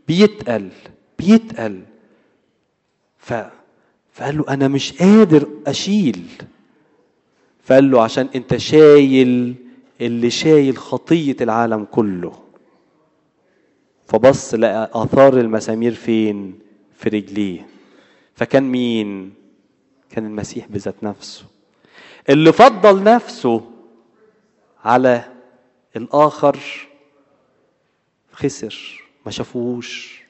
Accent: Egypt; من النجمة زي ما بيقولوا كده عندنا في مصر، من النجمة، من بدري

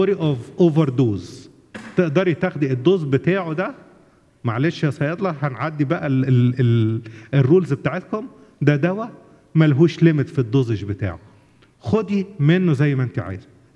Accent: Egypt; now in Canada; إحنا مسافرين من مصر وجايين على كندا،

